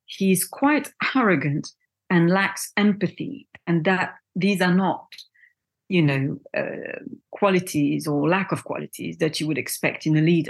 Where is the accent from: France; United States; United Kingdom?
France; my background is in Algeria. My parents are from Algeria. I was born and brought up in France, but I'm of Algerian descent.